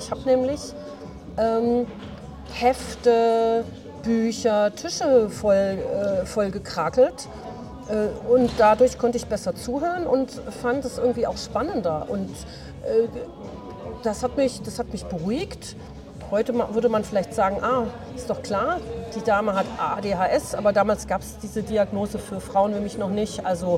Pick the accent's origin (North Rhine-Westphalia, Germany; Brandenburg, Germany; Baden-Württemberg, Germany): Baden-Württemberg, Germany; Stuttgart; born there; now in Berlin, Germany; Ich bin in Stuttgart geboren, bin also eine gebürtige Schwäbin, lebe aber schon so lange in Berlin, dass man das halt auch gar nicht mehr hört.